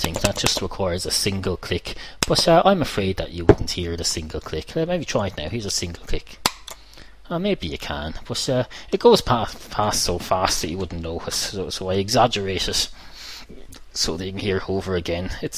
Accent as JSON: {"language": "English", "country": "United States", "said": "And I'm an American, so I talking a big voice, and have a big booming voice"}